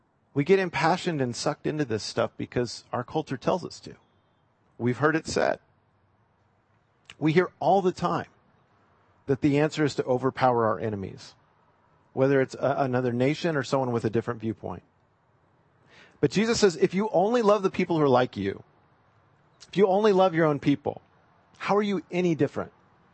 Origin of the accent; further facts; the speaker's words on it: Eugene, Oregon, United States; One of the things that just still fascinates me growing up in Eugene, and I will openly admit I've been a rabid Ducks fan most of my life